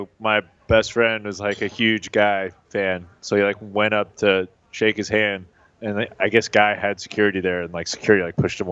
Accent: Los Angeles, California, United States; I've never been to Vegas before. I'm from California, from Los Angeles.

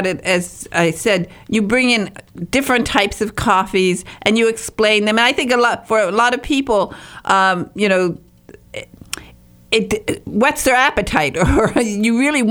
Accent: Michigan, United States; because I was from the Upper Peninsula of Michigan, and we still have wood stoves when I was a kid.

